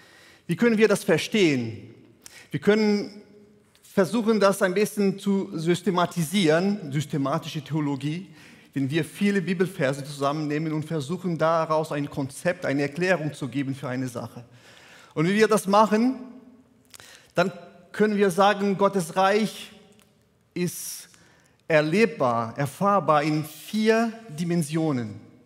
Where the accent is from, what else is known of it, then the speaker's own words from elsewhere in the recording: Brazil; German is a second language; now in Germany; Für mich als Brasilianer, das ist ein bisschen schwer nachvollziehen.